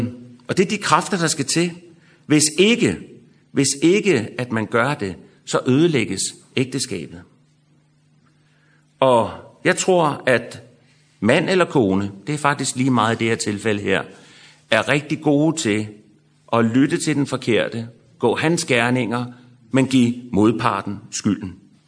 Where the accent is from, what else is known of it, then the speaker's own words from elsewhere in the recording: Copenhagen, Capital Region of Denmark, Denmark; Vi er københavner, vi punger ud med det samme, ikke?